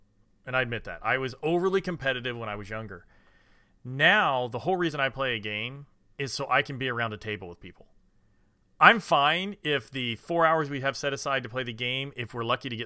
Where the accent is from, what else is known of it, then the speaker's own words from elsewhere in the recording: Indiana, United States; I'll play Euchre whenever you get a chance because I'm from Indiana, and I'll play Euchre.